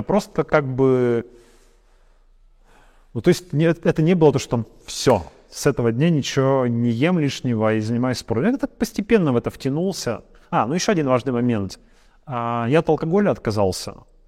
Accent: Yekaterinburg, Sverdlovsk Oblast, Russia; moved away as an adult; now in Vilnius, Lithuania; я люблю Екатеринбург, в общем, это мой родной город, я там всю жизнь прожил

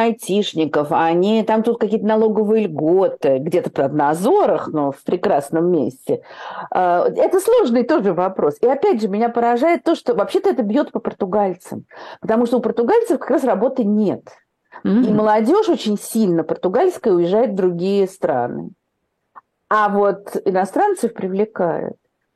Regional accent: Russia; moved away as an adult; Мы из России.

